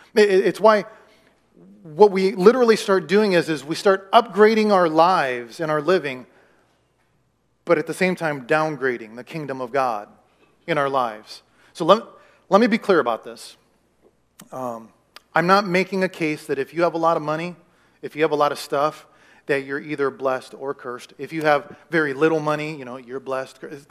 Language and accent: English; Iowa, United States; You know, I was naive. I'm from Iowa.